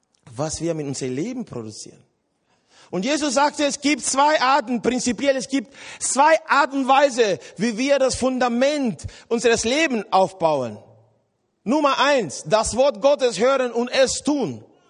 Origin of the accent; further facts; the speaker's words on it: Cuba; in Lateinamerika, wo ich herkomme, ich komme aus Kuba